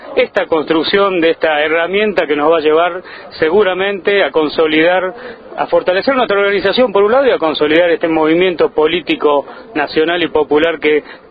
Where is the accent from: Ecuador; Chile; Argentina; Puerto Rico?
Argentina; Puerto Iguazú, Misiones; Soy de Puerto Iguazú